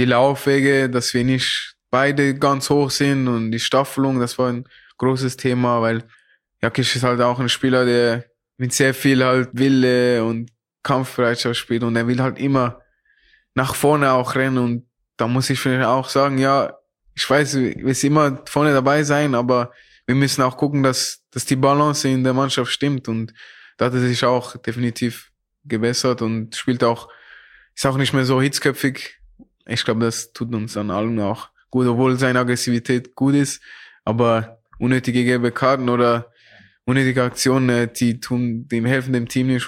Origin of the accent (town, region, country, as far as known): Switzerland